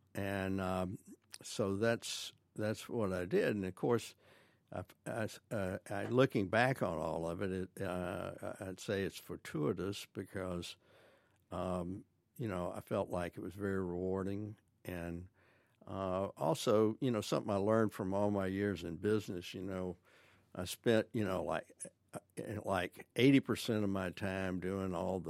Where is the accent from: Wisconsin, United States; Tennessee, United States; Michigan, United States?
Tennessee, United States; Memphis; I'm a native Memphian. I was really third generation growing up in this city.